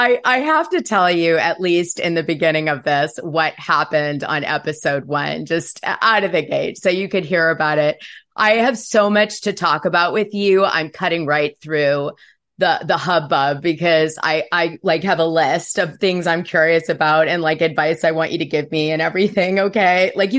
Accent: New York, United States; also born or lived in Greenwich, Connecticut; Like I was raised in New York from, I think I was like fifth grade until ninth grade. When I got like, my dad removed me to Greenwich, Connecticut

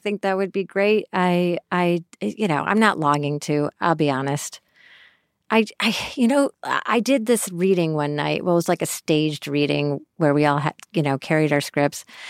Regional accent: Syracuse, New York, United States; I grew up in Syracuse, New York.

